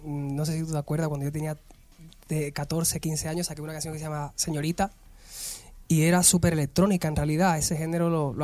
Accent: San Fernando, Andalusia, Spain; Nosotros venimos del mismo sitio, somos de San Fernando, Cádiz, los dos.

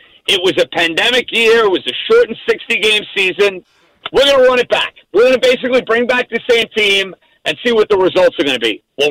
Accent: Des Moines, Iowa, United States; I'm from the Midwest. I'm from Des Moines, Iowa.

